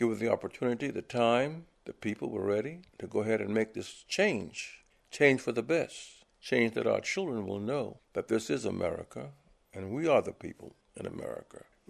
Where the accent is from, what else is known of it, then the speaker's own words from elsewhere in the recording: Miami, Florida, United States; also born or lived in Wisconsin; now in Orlando, United States; Well, I came from Wisconsin here. It was different. It was different. I grew up in Miami, so don't let nobody fool you. I grew up in Miami.